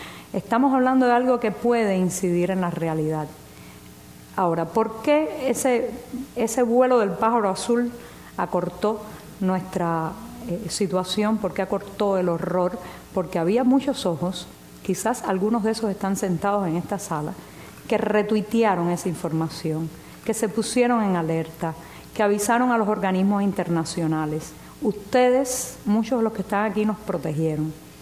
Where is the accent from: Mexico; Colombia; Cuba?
Cuba; No dejemos que la propaganda oficial nos separe, no dejemos que el discurso del poder nos enfrente como cubanos